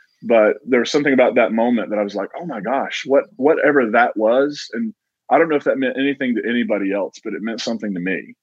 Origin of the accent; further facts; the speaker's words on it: Kentucky, United States; So I grew up, I was born in the Appalachian region of Eastern Kentucky, West Virginia. And I grew up in a holler in Eastern Kentucky.